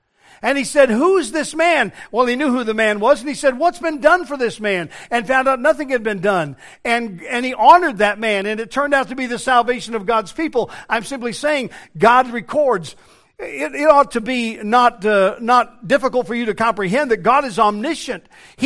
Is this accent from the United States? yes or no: yes; Denver, Colorado, United States; born there; When I was born in Denver, Colorado, on June the 1st, 1954